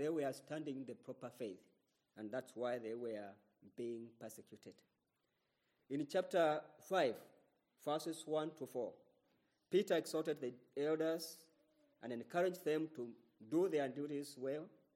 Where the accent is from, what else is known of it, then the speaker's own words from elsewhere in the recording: Kenya; I come from Kenya. I'm married. I have three children.